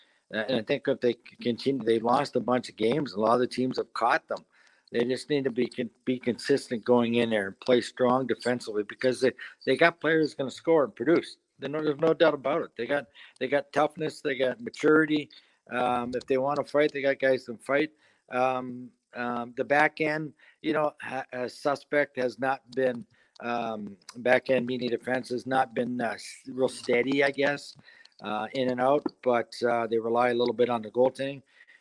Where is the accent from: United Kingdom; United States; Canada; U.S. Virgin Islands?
Canada; Toronto, Ontario; I live in Toronto now. I'm from Toronto, live in London.